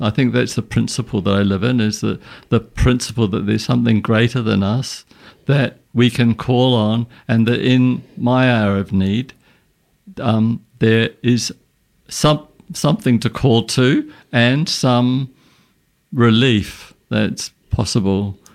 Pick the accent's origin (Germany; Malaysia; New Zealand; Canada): New Zealand; also born or lived in United States; now in Sydney, Australia; that I'm from New Zealand. I moved to Sydney and dropped my religious background, even though my grandfather had been a rabbi.